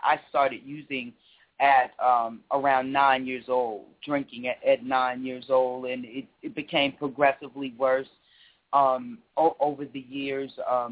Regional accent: New York, United States; I come from a two-parent household. I'm originally from New York, Harlem in the building. I have one younger sibling

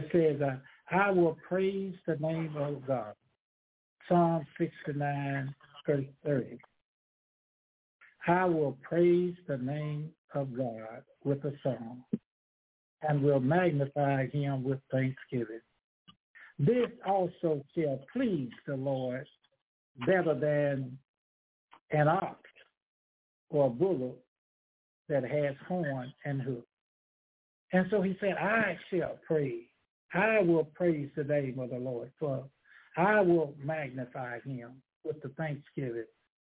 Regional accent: the South, United States; Growing up in the South, we didn't know no difference.

